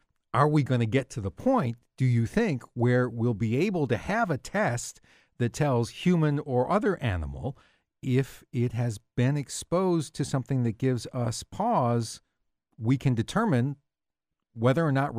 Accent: Richmond, Virginia, United States; from Richmond.

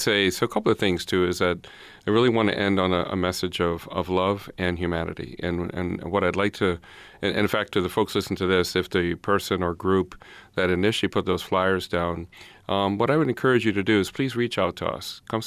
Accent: Bahamas; moved away as an adult; I grew up in the Caribbean. I spent 18 years in the Bahamas Islands. So I came here at 18

